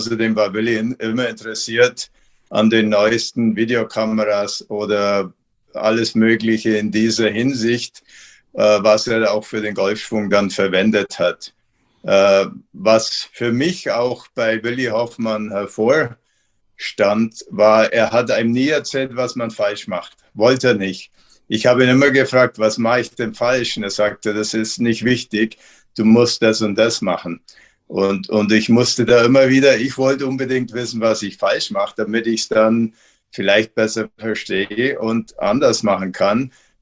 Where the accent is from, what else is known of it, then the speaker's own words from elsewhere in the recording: Augsburg, Bavaria, Germany; Ich bin ja in Augsburg aufgewachsen, in der Nähe von Augsburg.